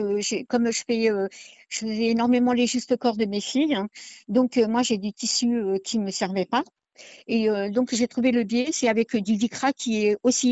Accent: Crépy-en-Valois, Hauts-de-France, France; j'habite Crépy-en-Valois. Depuis toujours, je suis native de Crépy.

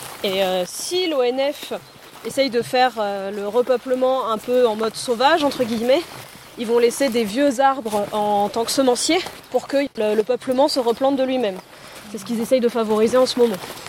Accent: Nouvelle-Aquitaine, France; Je viens de Corrèze, je peux me permettre. J'ai vécu là-bas, je peux me permettre de dire ce genre de choses.

